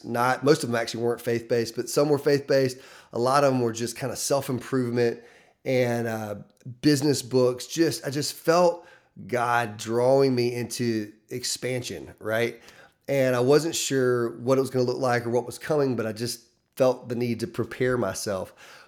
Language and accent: English; Mississippi, United States; born there; now in Mountain Brook, United States; Actually, I was born in Mississippi, but we're not going to talk about that. But now I'm in the state of Alabama living in Mountain Brook in 2025